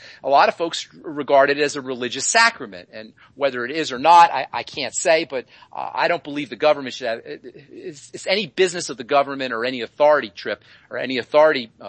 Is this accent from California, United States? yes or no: no; Boulder, Colorado, United States; I am from Boulder, Colorado, you know.